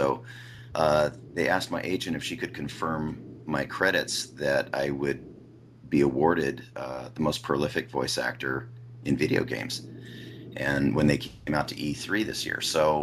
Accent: Los Angeles, California, United States; also born or lived in Santa Monica; I was born in Santa Monica, California. I grew up in West LA, and I'm still a Southern California boy. I never moved out.

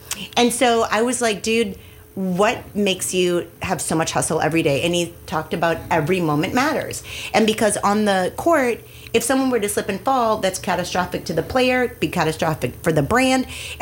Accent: Green Bay, Wisconsin, United States; But I'm originally from Wisconsin, so really, actually, I would have to say Green Bay.

